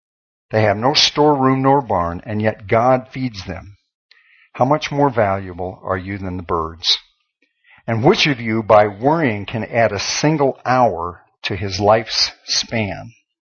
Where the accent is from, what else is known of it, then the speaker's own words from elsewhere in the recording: Monroe City, Missouri, United States; I lived kind of in the south, in south central Missouri when I was growing up in Monroe City.